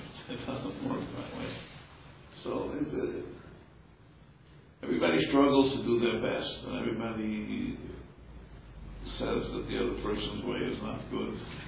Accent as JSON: {"language": "English", "region": "New York", "country": "United States", "said": "because I'm a New Yorker, we're very provincial. Nothing else exists except in New York."}